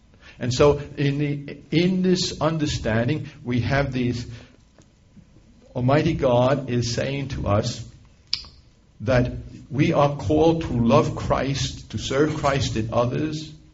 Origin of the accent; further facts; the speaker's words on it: New York City, New York, United States; people ask me, since I come from New York City